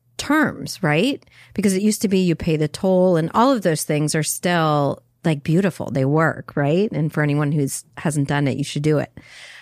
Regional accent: North Carolina, United States; Yeah, I'm a dude from North Carolina.

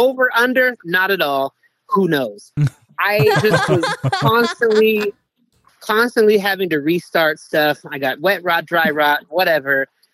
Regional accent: Pennsylvania, United States; Again, I'm from Pennsylvania, snooze, and my family and I came here, I think, 20 years ago

